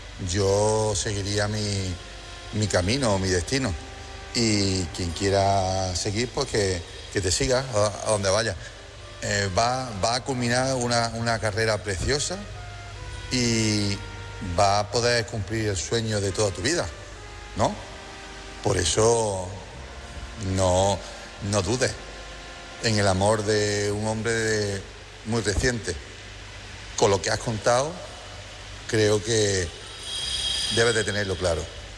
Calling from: Jaén, Andalusia, Spain

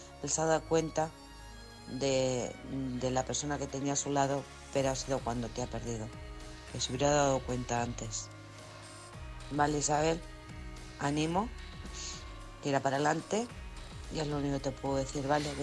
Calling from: Alcorcón, Community of Madrid, Spain; de Alcorcón.

